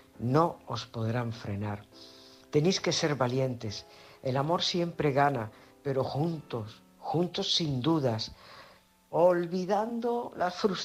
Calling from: San Pedro del Pinatar, Region of Murcia, Spain; corresponsal de San Pedro el Pinatar.

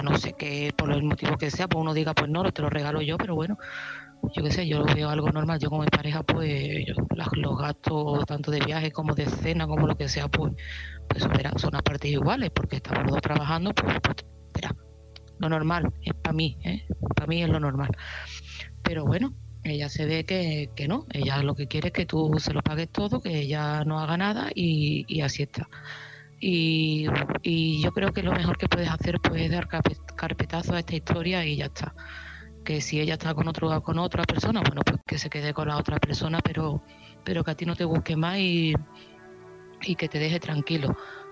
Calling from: Seville, Andalusia, Spain; de Sevilla

